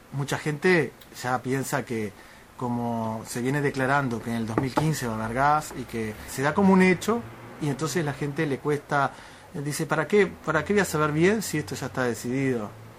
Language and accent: Spanish; Uruguay; los dueños de esa empresa, que somos todos los uruguayos.